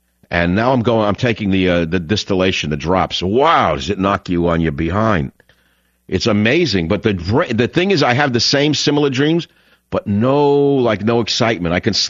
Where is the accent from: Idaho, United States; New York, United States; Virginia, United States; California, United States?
New York, United States; New York City; I'm trying to get myself back to the house I grew up in Queens